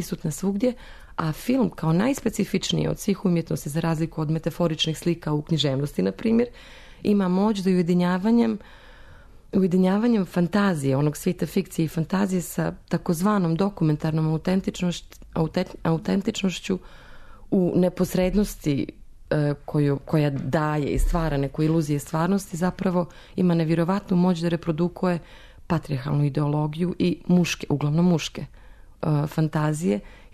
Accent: Montenegro; Dok sam rasla u Crnoj Gori, nisam imala puno

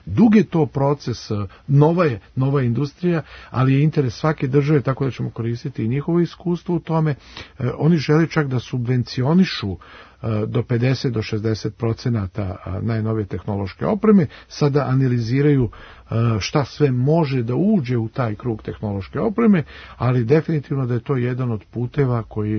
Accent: Serbia; ne samo kod nas u Srbiji, nego u celoj Evropi

